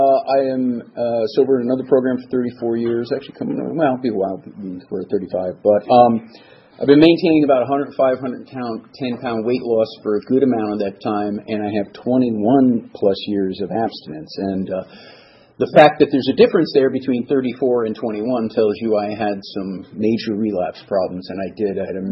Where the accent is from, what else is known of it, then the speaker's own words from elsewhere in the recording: East Coast, United States; also born or lived in Denver, United States / Florida, United States; I was from the East Coast. We moved to Denver. We moved back. We moved to Florida.